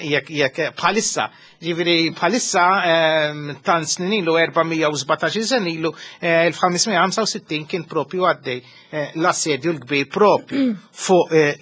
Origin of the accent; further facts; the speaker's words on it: Mosta, Northern Region, Malta; pereżempju jiena mill-Mosta u l-laqmijiet għadhom popolari kullum kien.